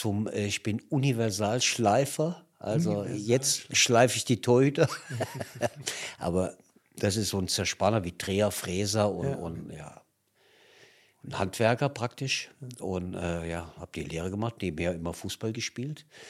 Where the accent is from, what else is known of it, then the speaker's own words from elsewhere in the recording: Hesse, Germany; ich komme ja aus Nordhessen, also Baunatal ist mein Heimatverein.